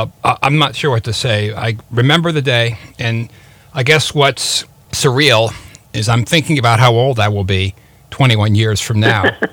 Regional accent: United States; but I'm an American. That's first and foremost what I am.

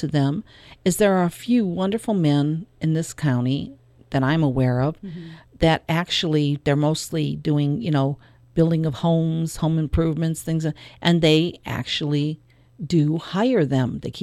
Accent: Cleveland, Ohio, United States; I mean, I grew up in Cleveland, Ohio.

